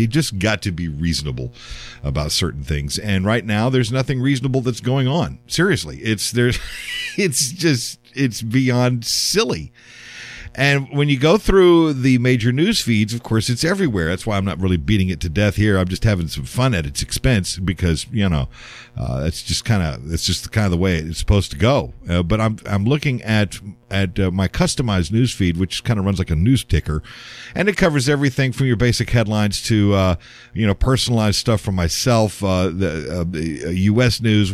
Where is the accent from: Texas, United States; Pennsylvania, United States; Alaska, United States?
Texas, United States; San Antonio; also born or lived in Louisiana; Aha. My sister lives just out of there in Kyle, Texas. And I grew up in San Antonio.